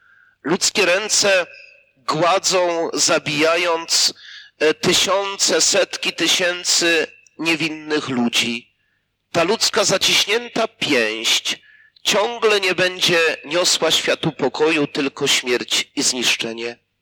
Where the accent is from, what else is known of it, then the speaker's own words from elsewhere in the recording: Łańcut, Subcarpathian Voivodeship, Poland; W mojej wiosce, z której pochodzę, pod Łańcutem, było wydarzenie małżonkobójstwa.